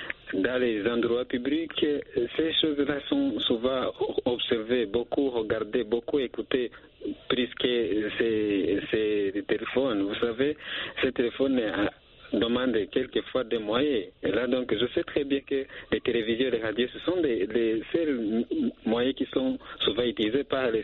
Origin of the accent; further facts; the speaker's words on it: Burundi; chez nous en Afrique, par exemple, chez nous au Burundi